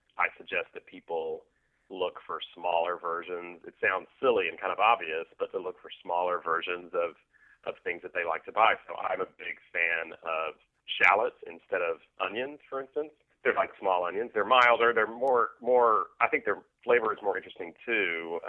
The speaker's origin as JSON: {"language": "English", "region": "Texas", "country": "United States"}